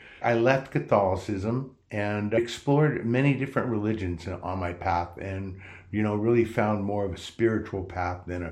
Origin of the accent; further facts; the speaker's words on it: Redwood City, California, United States; I grew up in Redwood City. I was in the foster care system, and I grew up right by the railroad tracks on Alden Street near Arguello.